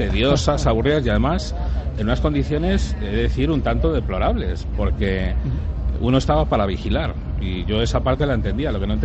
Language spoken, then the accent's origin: Spanish; Madrid, Community of Madrid, Spain; now in Alcalá de Henares, Spain; Evidentemente es mi ciudad, yo soy madrileño, de acogida a Alcalaína